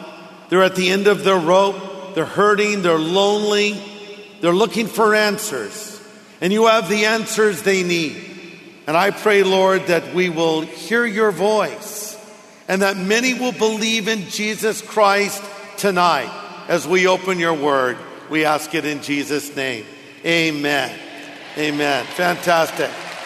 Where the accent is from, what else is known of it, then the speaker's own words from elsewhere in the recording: Long Beach, California, United States; born there; also born or lived in New Jersey / Hawaii; Well, I was born in Long Beach. I live in New Jersey. I lived in Hawaii. I lived in California.